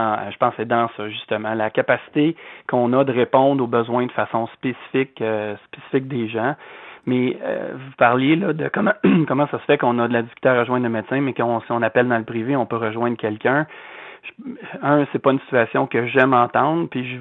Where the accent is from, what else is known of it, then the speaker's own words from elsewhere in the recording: Saint-Jean-sur-Richelieu, Quebec, Canada; je suis de Saint-Jean